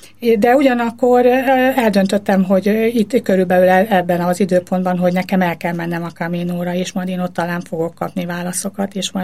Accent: Borsod-Abaúj-Zemplén, Hungary; Vidéken nőttem fel, zempléni vagyok, egészen pontosan Tokaj hegyaljai. A szüleim nem voltak vallásosak, viszont a nagymamám igen

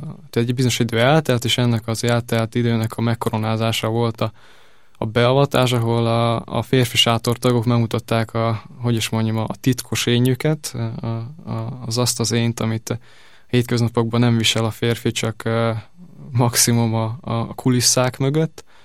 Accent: Berehove, Zakarpattia Oblast, Ukraine; also born or lived in Pécs; now in Budapest, Hungary; Kárpátaljáról érkeztem, azon belül is Beregszászról, és egy rövid tanulmányi időszak után felköltöztem Pécsre

